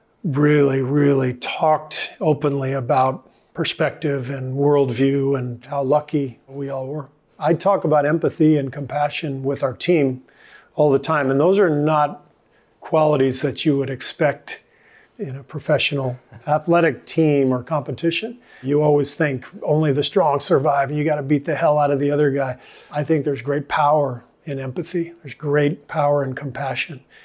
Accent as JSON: {"language": "English", "town": "Los Angeles", "region": "California", "country": "United States", "tie": "born or raised there", "also_born_or_lived": "Lebanon / Cairo, Egypt / France", "said": "I was born in Lebanon, and though I was raised mostly in Los Angeles, we traveled quite a bit in the Middle East. So I lived in Cairo, Egypt for 3 years, lived in France for a year, Tunisia in Northern Africa for a summer."}